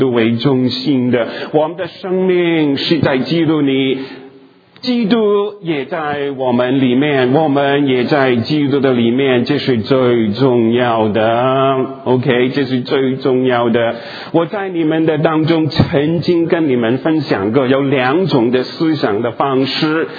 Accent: Hong Kong; 我是老广，我是从香港来的你们是从国内其他的地方来的，你们是北方人，我是南方人

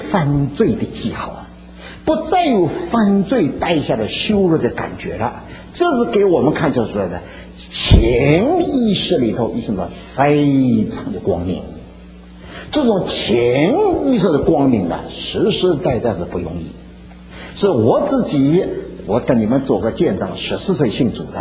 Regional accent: Ningbo, Zhejiang, China; 但是我没有办法，我是个宁波人的，还不光是声音粗了，常常是骂人的了。

